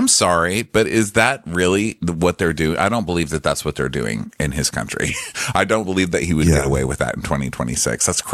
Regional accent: the South, United States; I'm from the South. We do a little honey, sugar, sweetie. Hey there, hun.

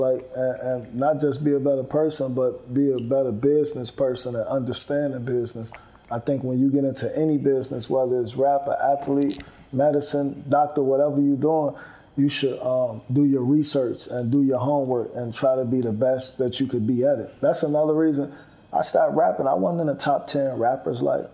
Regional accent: Chicago, Illinois, United States; Yeah, born and raised in Chicago.

